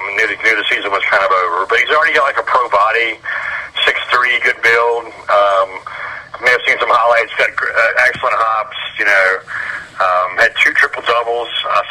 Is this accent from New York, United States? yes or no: no; North Carolina, United States; I grew up in North Carolina native, so I've been watching ACC basketball since the mid '70s.